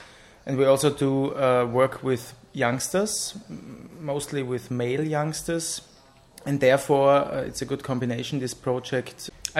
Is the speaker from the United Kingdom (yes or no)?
no; Graz, Styria, Austria; English is a second language; Graz, Austria, and from the Men's Counseling Center in the city of Graz.